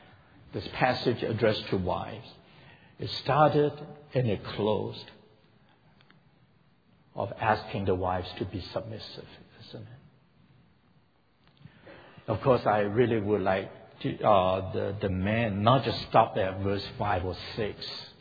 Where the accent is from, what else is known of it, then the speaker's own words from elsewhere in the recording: Hong Kong; She's a missionary in the church I grew up in Hong Kong.